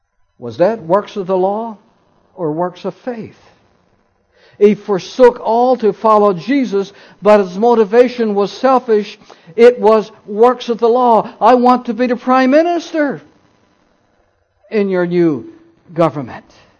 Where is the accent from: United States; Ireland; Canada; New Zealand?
Canada; Newfoundland and Labrador; The thing is, growing up in Newfoundland, you know, the sheep and the cows and the horses, in the springtime when they plant their gardens, they put all the animals outside, and they were on the road.